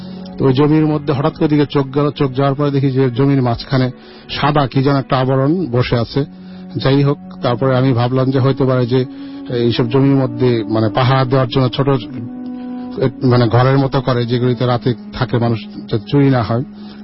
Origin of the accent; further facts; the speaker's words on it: Palash, Dhaka Division, Bangladesh; তো ওই সময় আমার দেশের বাড়ি নরসিংদীর পলাশ থানা, যেটা চরণগর্দি গ্রাম বলে।